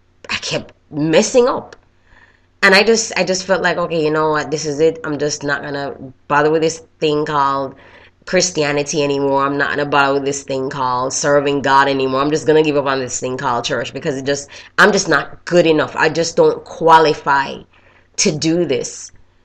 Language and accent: English; Jamaica; We used to call them mothers back home. I'm originally from Jamaica